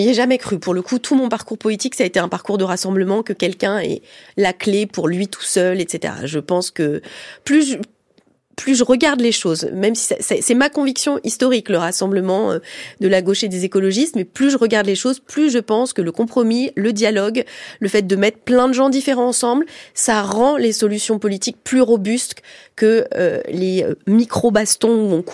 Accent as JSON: {"language": "French", "country": "France", "said": "en tant que Française, parce que j'aime mon pays"}